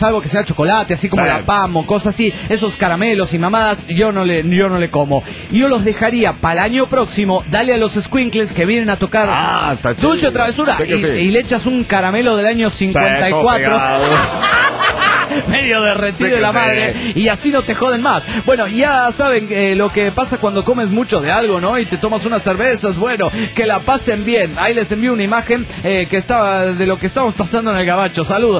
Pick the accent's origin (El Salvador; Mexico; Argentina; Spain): Mexico; Guadalajara, Jalisco; de Guadalajara, Jalisco, México.